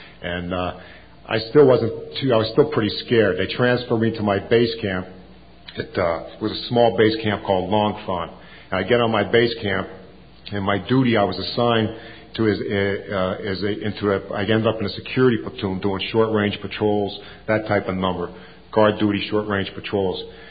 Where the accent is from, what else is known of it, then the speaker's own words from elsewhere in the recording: Pennsylvania, United States; I mean, the town I grew up in Western Pennsylvania is a steel mill coal mine town.